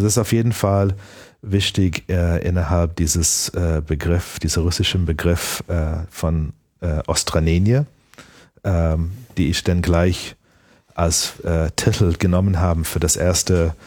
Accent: Canada; now in Germany; dass ich bin ja fast sozusagen so reingefallen als Kanadier in diese komische Situation in Ostdeutschland

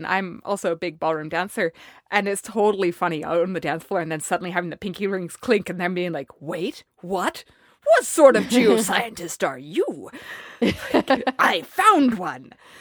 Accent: Canada; as a Canadian geoscientist, I actually wear a little pinky ring

